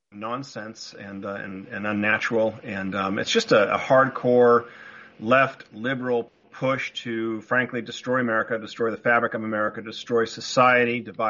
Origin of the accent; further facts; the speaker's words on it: Newport Beach, California, United States; I grew up in Newport Beach, California, had a great elementary school